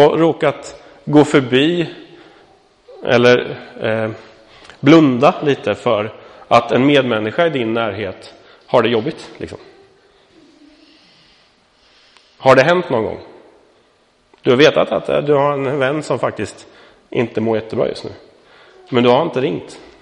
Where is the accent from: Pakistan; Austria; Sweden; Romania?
Austria; Jag är österrikare. Liksom det ingår i vår kultur att dricka öl liksom.